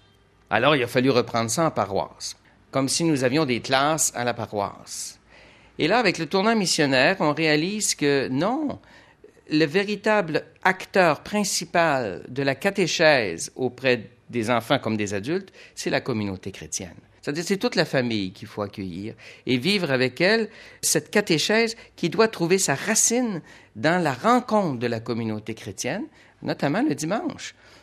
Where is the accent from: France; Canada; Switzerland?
Canada; Quebec; notre situation chez nous, au Québec, et par rapport à